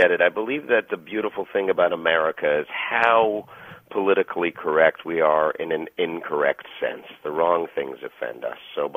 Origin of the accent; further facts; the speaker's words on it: Canada; I came from Canada. We would really hide it well up there.